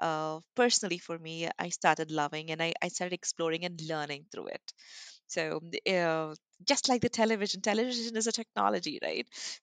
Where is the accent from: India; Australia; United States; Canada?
India; So basically, I am from India and I've studied sciences during my schooling.